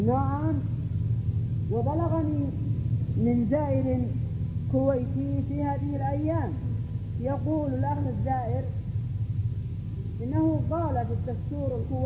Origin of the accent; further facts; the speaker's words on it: Yemen; فأحدثوا فرقة ها هنا عندنا باليمن